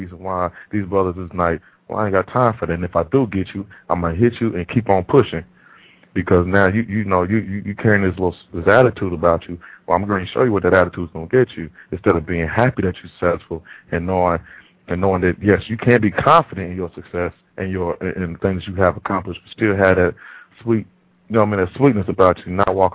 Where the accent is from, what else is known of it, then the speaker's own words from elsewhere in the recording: Indianapolis, Indiana, United States; I'm not sure what city you're from, but I'm from Indianapolis.